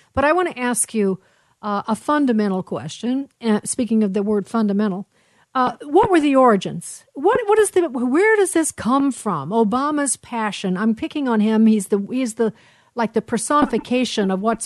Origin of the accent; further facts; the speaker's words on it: Chicago, Illinois, United States; and also because I'm from Chicago